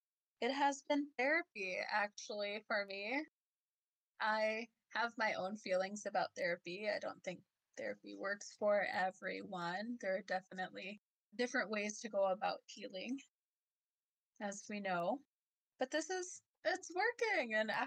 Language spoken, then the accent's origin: English; Minnesota, United States; I am from System Wapton Oyate, and I am joining here in Shakopee, Minnesota.